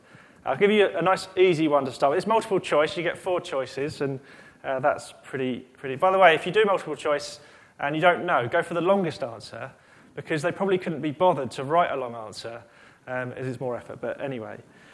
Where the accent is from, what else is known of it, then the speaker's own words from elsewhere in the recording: England, United Kingdom; I kind of know that I am British, apart from when it comes to sport. And when it gets to sport, I'm not British, I'm English.